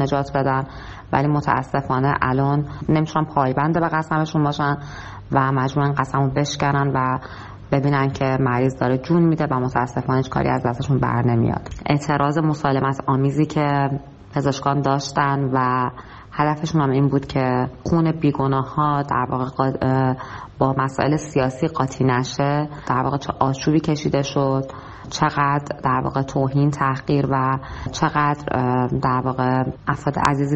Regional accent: Iran; moved away as an adult; now in Oman; من الان خودم 3 ساله که از ایران مهاجرت کردم و حالا عمان رو انتخاب کردم به عنوان مقصد اولم.

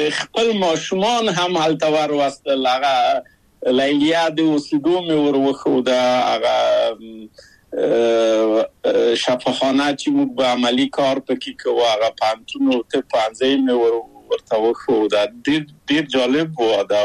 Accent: Kabul, Afghanistan; moved away as an adult; also born or lived in Czechoslovakia; زه له کابل په یو دولتي بورس چکسلواکیا ته راغلم

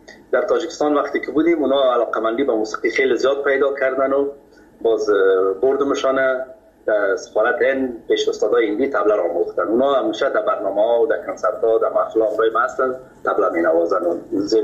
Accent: Kabul, Afghanistan; ما از مردم خود کابل هستیم، از شهر کونه کابل.

